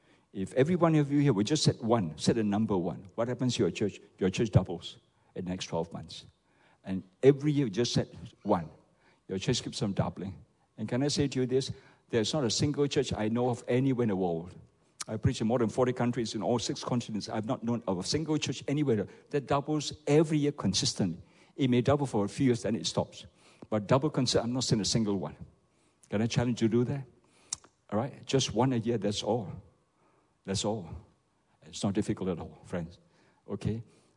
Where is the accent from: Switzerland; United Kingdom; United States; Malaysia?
Malaysia; You're very special. I'm a pastor from Malaysia.